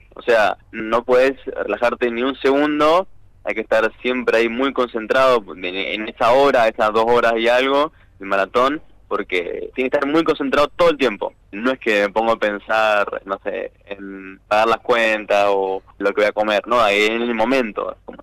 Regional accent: Mendoza, Argentina; Sí, de Capital. Vivo cerca del Parque Central, para la gente que conoce. Muy lindo en Mendoza

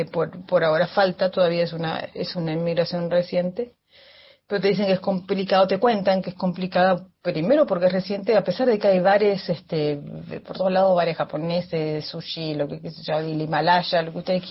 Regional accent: Argentina; así somos los argentinos

